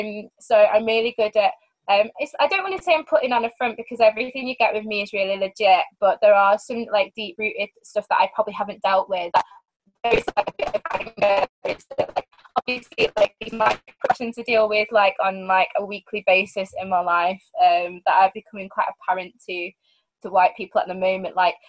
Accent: Manchester, North West England, United Kingdom; this was in, like, a bar in Manchester, at my hometown.

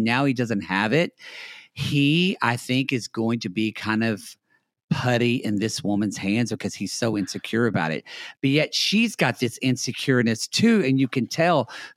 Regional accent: Oklahoma, United States; those tornadoes did hit my hometown in Oklahoma.

